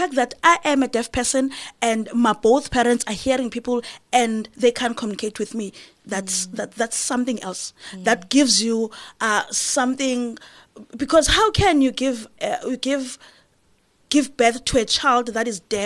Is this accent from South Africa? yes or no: yes; South Africa; first language isiXhosa; English is a second language; So that means my home language is sign language, basically. And then isiXhosa, it is my first language.